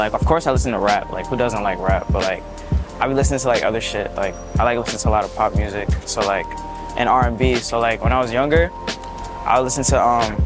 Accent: Staten Island, New York, United States; I'm some kid from Staten Island who makes really good music.

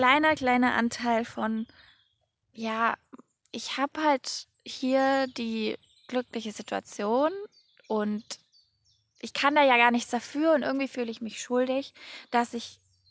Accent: Ebersbach an der Fils, Baden-Württemberg, Germany; Ich schaue gerade auf meine Heimatstadt runter. Ebersbach an der Vils ist in der Nähe von Stuttgart. Und kann dir sagen, es ist unglaublich toll, hier zu wohnen.

